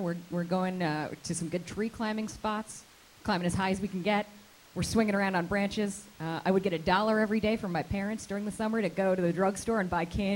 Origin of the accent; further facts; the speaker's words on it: Wisconsin, United States; I grew up in rural Wisconsin.